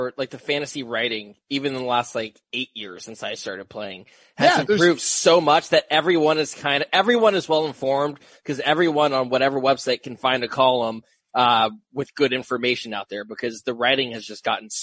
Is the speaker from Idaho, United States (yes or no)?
no; Seattle, Washington, United States; because I grew up in Seattle, obviously.